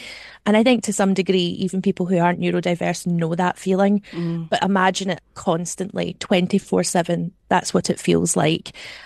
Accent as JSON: {"language": "English", "region": "Scotland", "country": "United Kingdom", "said": "As a Scottish person, we have very little representation on the big television stage."}